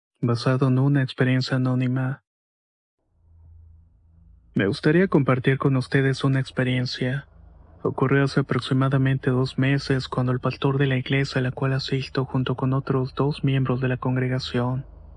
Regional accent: Veracruz, Mexico; Veracruz, en un pueblo con un nombre muy difícil de pronunciar y por eso lo voy a omitir. El caso es que mi pueblo natal tiene la costumbre

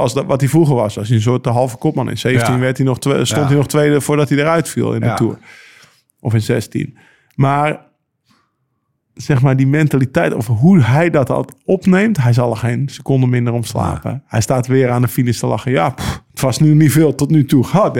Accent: Netherlands; Dus dan ging je toch even extra zitten als Nederlander.

